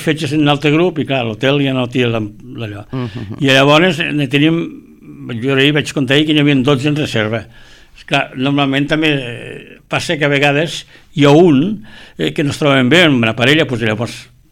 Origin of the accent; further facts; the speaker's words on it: Tarragona, Catalonia, Spain; som de Tarragona